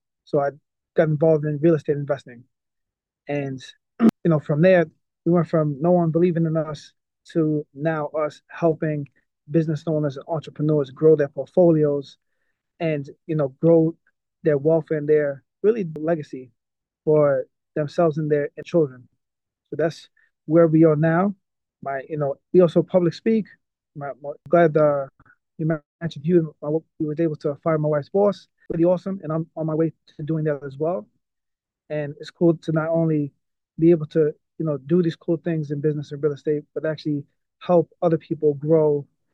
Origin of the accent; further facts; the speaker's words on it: New York City, New York, United States; I grew up in New York City.